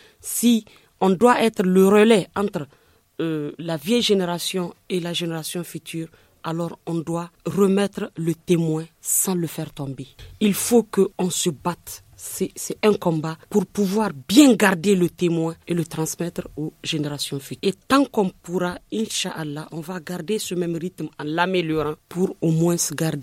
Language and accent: French; Niger; Je suis nigérienne, je veux exprimer la culture nigérienne